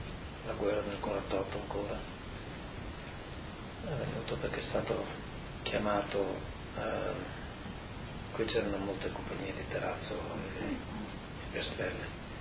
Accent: Netherlands; accent: Dutch; Italian is a second language; Riconoscono un accento piuttosto olandese. E naturalmente io non ho l'accento friulano, così, perché l'accento non è una cosa che si possa cambiare tanto facile

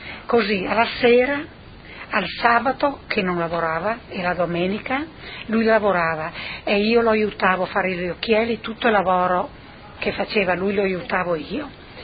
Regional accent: Praturlone, Friuli-Venezia Giulia, Italy; born there; Sono nata a Praturlone di Fiume Veneto, provincia di Pordenone.

